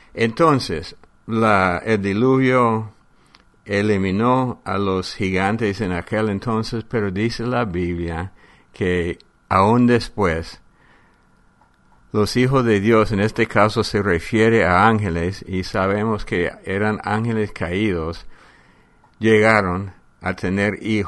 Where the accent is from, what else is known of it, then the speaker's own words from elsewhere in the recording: United States; por ejemplo, en mi país de Estados Unidos, han encontrado los huesos de gigantes